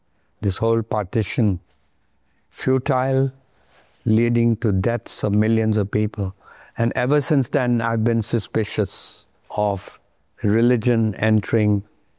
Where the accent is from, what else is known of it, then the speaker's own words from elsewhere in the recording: Faisalabad, Punjab, Pakistan; born there; Yes, I was born in Lalpur. Lalpur, of course, is now called Faisalabad.